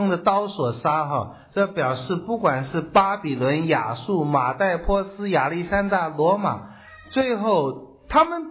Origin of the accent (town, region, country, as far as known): China